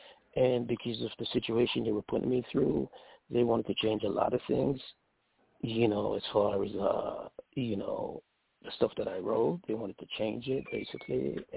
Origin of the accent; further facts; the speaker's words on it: New York City, New York, United States; also born or lived in Kingston, Jamaica; I was 10 years old. I grew up in New York City in the Bronx, actually.